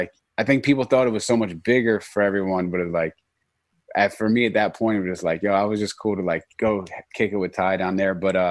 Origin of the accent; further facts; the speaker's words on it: Norristown, Pennsylvania, United States; Places that I'm from Norristown, Pennsylvania. It's not like a fashion mecca. You know, it's a really like blue collar suburb.